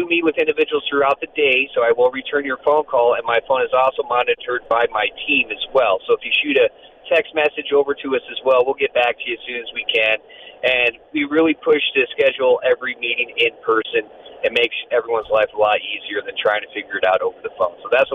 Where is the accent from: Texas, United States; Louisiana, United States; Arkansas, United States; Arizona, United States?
Arizona, United States; Tucson; I'm from Tucson.